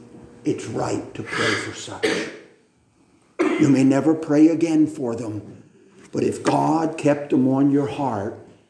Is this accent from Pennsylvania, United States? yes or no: yes; Pennsylvania, United States; I grew up in Pennsylvania, so I don't know the structure of New York.